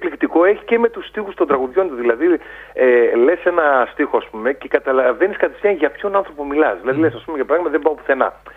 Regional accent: Leptokarya, Central Macedonia, Greece; Καταγωγή μου είναι από Κατερίνη, η ιδιαίτερη πατρίδα μου είναι από Λεπτοκαριά, ένα μικρό χωριό της Πιερίας. Mm-hmm. Έχουμε γεννηθεί δηλαδή και βλέπουμε θάλασσα και βουνό.

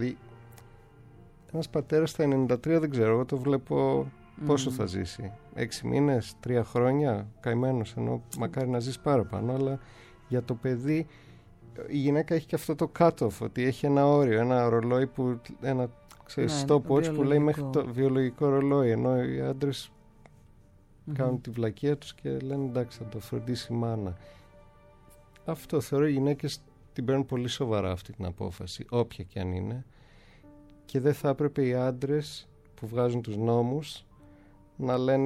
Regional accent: London, United Kingdom; εγώ μεγάλωσα στο Λονδίνο

